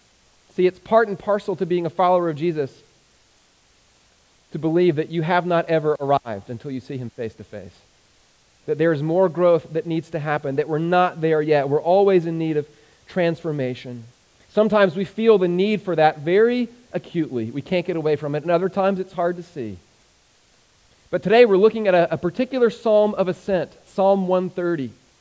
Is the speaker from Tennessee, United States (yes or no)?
yes; Nashville, Tennessee, United States; I grew up in Nashville, Tennessee, Music City, USA, and I vowed as a young kid that I would never, ever listen to country music.